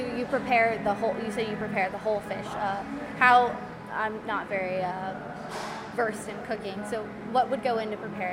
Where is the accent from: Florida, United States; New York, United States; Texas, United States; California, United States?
Florida, United States; I'm from Florida, so like, some of the fish that they have in freshwater I've never even heard of before.